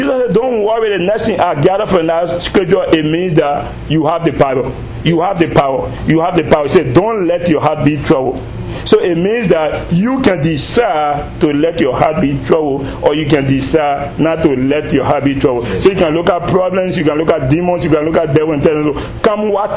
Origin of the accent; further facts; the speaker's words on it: Liberia; I'm from Liberia.